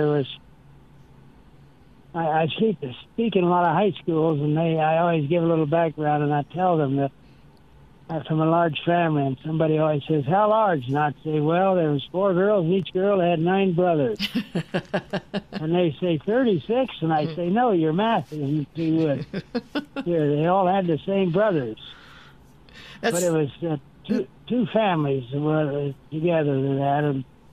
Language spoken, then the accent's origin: English; Beeler, Kansas, United States; Well, I came from Beeler. That's on down on 96 Highway, just west of Dighton, east of Dighton.